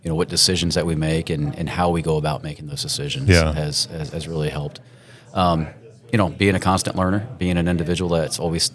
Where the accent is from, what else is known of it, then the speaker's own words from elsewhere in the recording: North Manchester, Indiana, United States; kind of a throwback community, very much in the, like the community I grew up in North Manchester, Indiana.